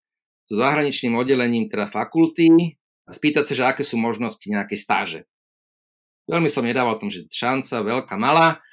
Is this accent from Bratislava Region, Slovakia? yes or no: yes; Bratislava, Bratislava Region, Slovakia; hovorím mu teraz, že ja som z Bratislavy a mal by som záujem stáž